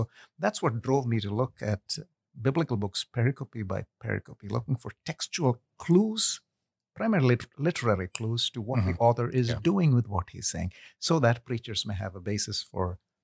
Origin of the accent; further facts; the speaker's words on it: India; moved away as an adult; also born or lived in Kuwait; now in United States; I'm ethnically Indian, but I was actually born in Kuwait, where my father was working. And when he retired, we moved back to India, lived there for about 10-something years, came to the U.S. for school